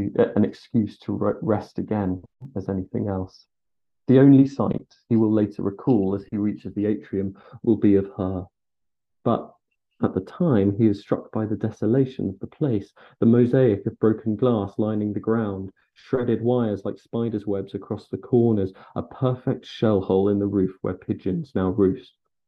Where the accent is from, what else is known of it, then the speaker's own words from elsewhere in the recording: London, United Kingdom; now in Brighton, United Kingdom; I'm a Londoner